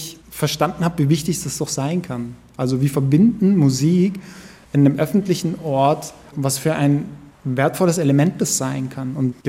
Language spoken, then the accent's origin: German; Pforzheim, Baden-Württemberg, Germany; Ich mag Pforzheim, ich bin hier aufgewachsen, es ist meine Heimat